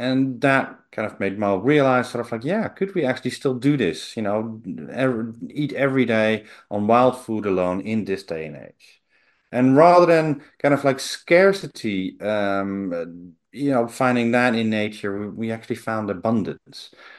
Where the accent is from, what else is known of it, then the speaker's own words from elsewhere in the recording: Netherlands; now in England; I come from the Netherlands originally